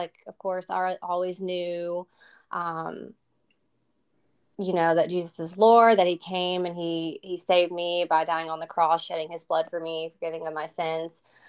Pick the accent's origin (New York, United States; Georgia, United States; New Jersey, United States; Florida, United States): Georgia, United States; Well, I was born and raised in Georgia, so I have some very deep Southern roots.